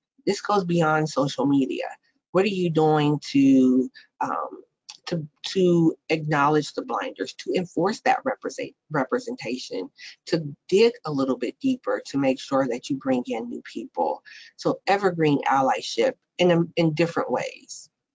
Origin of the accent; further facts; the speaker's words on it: Columbus, Ohio, United States; So for example, I'll just name off some organizations here in my hometown. So City Year Columbus provides, you know, job training, internships, etc., support services to support Black and Brown teenagers and young adults.